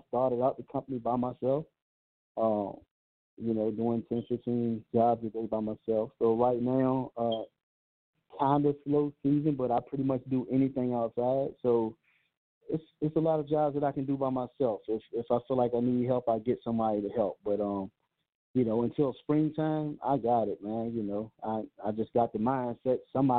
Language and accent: English; California, United States; I grew up in one of the worst projects out there, man. Anybody from the Bay listening, know, man, I grew up in Greenfield. You know, I grew up in all the roughest parts in the city, man.